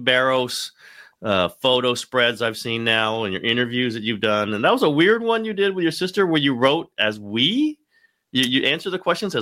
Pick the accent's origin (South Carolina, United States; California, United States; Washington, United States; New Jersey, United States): California, United States; Burlingame; also born or lived in San Francisco / Oakland; As all people know, that is my hometown, Burlingame, California.